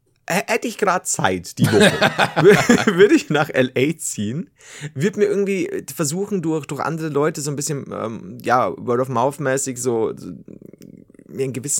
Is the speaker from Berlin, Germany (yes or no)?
no; Osnabrück, Lower Saxony, Germany; Ich komme zum Glück aus Osnabrück.